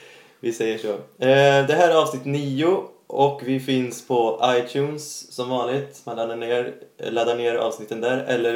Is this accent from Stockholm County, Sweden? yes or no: no; Charlottenberg, Värmland, Sweden; för jag är från Charlottenberg från början